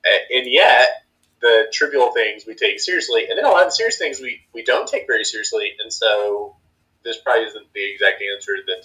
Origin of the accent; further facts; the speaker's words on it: Amarillo, Texas, United States; I'm from Amarillo, Texas, so that interests me